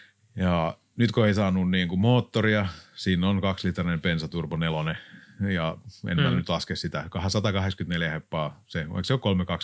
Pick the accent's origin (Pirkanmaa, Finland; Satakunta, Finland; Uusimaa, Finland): Satakunta, Finland; mä oon tuolta Satakunnasta kotoisin, niin silloin oli se kulttuuri